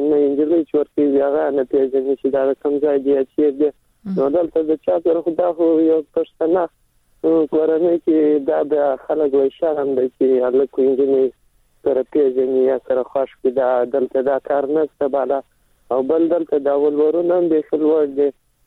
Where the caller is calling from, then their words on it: Helmand, Afghanistan; اوسامان د هلمند سره.